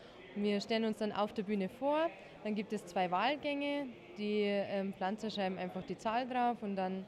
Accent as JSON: {"language": "German", "town": "Wolnzach", "region": "Bavaria", "country": "Germany", "said": "Also wir haben bei uns in Wolnzach ein Volksfest und da ist immer ein Wahlabend."}